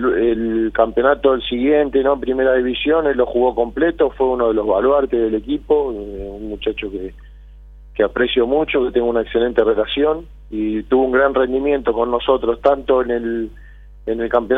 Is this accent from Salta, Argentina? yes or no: no; Buenos Aires, Argentina; also born or lived in Punta Mogotes; Si bien nací en Buenos Aires, en Capital Federal, siempre compartí, ¿no?, con mi familia, de vivir mitad y mitad, ¿no?, en Punta Mogotes y mitad en Buenos Aires.